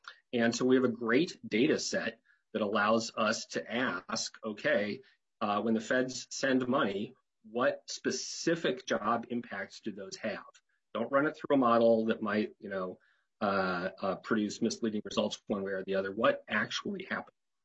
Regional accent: Minnesota, United States; I should say we, since I'm a Minnesotan, we chose to spend the least number of dollars on transit investment

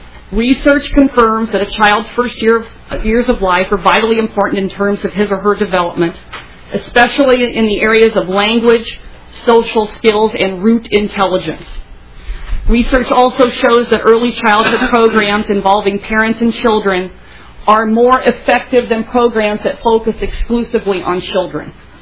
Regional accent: West St. Paul, Minnesota, United States; I am from West St. Paul. I'm in the district, school district 197.

